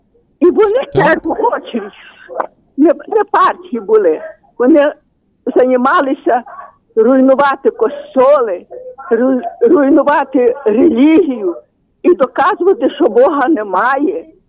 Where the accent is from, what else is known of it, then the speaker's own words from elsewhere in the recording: Lviv Oblast, Ukraine; Я з Львівської області і жила в селі. І ви знаєте, мені 94 рік пішов.